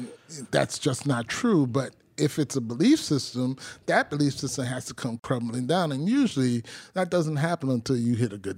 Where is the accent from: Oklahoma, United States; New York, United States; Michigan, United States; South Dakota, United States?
New York, United States; also born or lived in Brooklyn; I'm from New York. Okay. Right? I grew up in Queens and Brooklyn